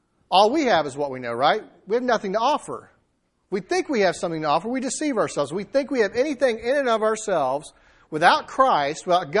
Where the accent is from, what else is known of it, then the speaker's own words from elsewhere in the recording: Florida, United States; I grew up in Florida. Let me tell you something. Florida doesn't have these.